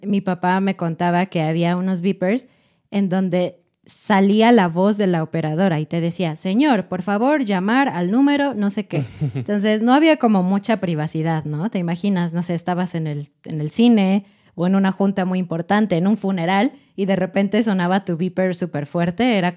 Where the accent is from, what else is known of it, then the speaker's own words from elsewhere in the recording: Mexico; como somos conocidos los mexicanos